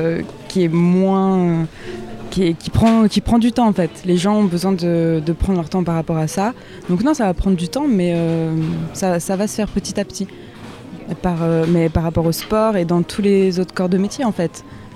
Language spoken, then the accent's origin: French; Paris, Île-de-France, France; j'ai 24 ans et je suis originaire de Paris.